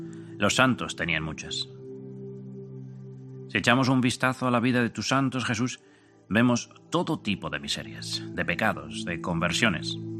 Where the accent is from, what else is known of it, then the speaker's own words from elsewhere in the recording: Valencian Community, Spain; Como la gente de mi tierra, tras la Tana. Es el grito de los valencianos, ¡amunt!